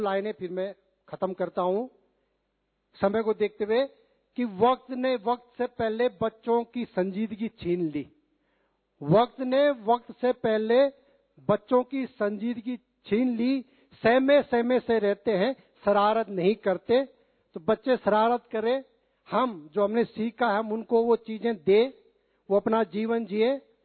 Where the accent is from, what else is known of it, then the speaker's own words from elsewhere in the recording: Uttarakhand, India; मैं उत्तराखंड से हूं तो देवभूमि।